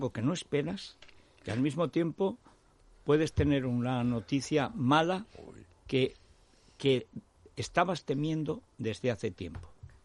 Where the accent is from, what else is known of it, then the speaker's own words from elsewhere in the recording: Orihuela del Tremedal, Aragon, Spain; Y una de las cosas que aparece aquí es que mi pueblo antes se llamaba Orihuela de Aragón.